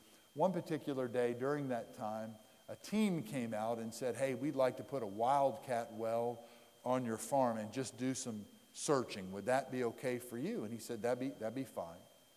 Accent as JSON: {"language": "English", "region": "Pennsylvania", "country": "United States", "tie": "born or raised there", "said": "Okay, I grew up in Pennsylvania. First sports I did was wrestling and hockey."}